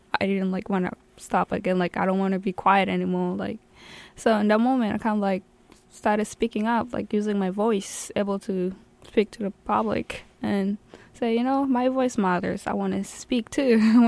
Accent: Kenya; now in United States; And also, growing up in Kenya, just pretty much, like, growing, that kind of country I grew up, like, a surviving way, as a survivor.

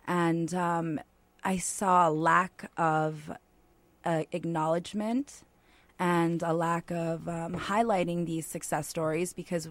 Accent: Portland, Maine, United States; also born or lived in Falmouth; So, yes, growing up in Portland and transforming into Falmouth and watching my parents do what they did

